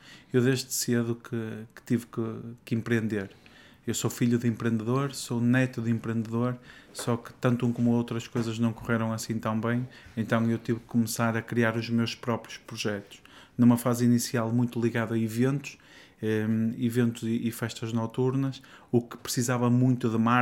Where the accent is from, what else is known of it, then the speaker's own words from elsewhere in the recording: Norte, Portugal; accent: northern Portuguese; Não estranhem de eu ter aqui um sotaque nortenho, mas faz parte. Eu sou muito ligado às origens.